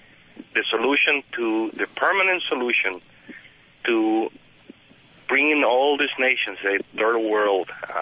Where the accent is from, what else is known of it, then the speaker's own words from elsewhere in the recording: Venezuela; now in Nashville, United States; I'm originally from Venezuela.